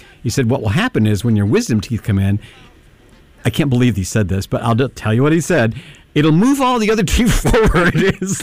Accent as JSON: {"language": "English", "region": "Kentucky", "country": "United States", "tie": "born or raised there", "said": "the dentist I had when I was growing up in Eastern Kentucky"}